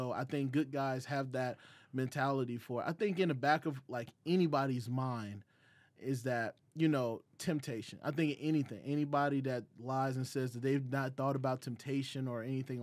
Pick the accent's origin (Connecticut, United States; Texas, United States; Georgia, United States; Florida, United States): Georgia, United States; Atlanta; now in California, United States; Especially, you know, we're in California. I'm from Atlanta.